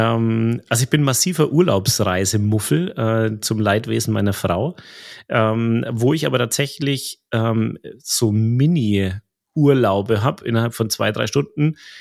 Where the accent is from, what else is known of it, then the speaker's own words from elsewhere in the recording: Bavaria, Germany; accent: rolled R; Also man hört das Rollen der R, ich komme aus Oberfranken.